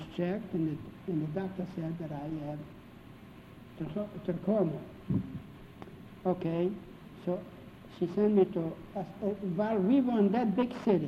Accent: Russia; now in Pittsburgh, United States; I came from Russia.

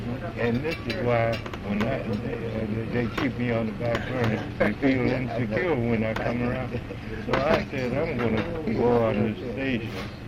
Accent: Baltimore, Maryland, United States; I'm from Baltimore

